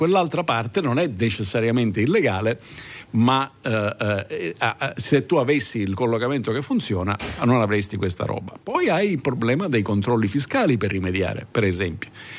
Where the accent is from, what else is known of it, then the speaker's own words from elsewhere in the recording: Southern Italy, Italy; io glielo dico da Terrone.